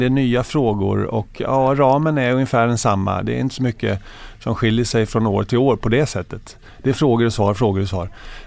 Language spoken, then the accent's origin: Swedish; Växjö, Kronoberg County, Sweden; also born or lived in Södertälje / Tyresö; jag föddes i Södertälje 69, och efter 2 veckor så flyttade min familj till Tyresö utanför Stockholm. Och där bodde jag och gick på dagis i 7 år i ett radhus där i Hanviken. Och sen fick min pappa jobb i Växjö i Småland.